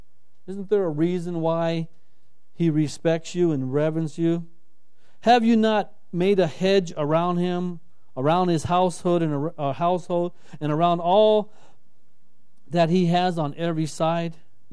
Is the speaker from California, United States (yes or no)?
yes; California, United States; I grew up in Southern California. There's hedges everywhere.